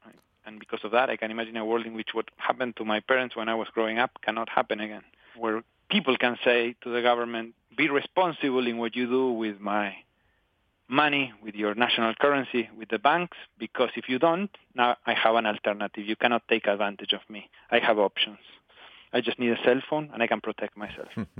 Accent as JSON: {"language": "English", "region": "Patagonia", "country": "Argentina", "tie": "born or raised there", "said": "I grew up in Patagonia, in the southern part of Argentina"}